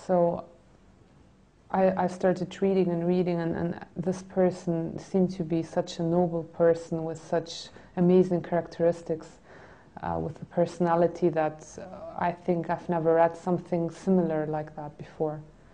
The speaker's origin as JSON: {"language": "English", "country": "Germany", "tie": "born or raised there", "said": "I'm Greek. I was born in Germany and I grew up in a very strict traditional Greek Orthodox family."}